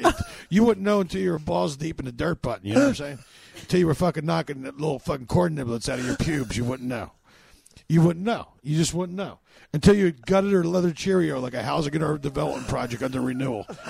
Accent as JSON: {"language": "English", "town": "Los Angeles", "region": "California", "country": "United States", "said": "I'm from Los Angeles."}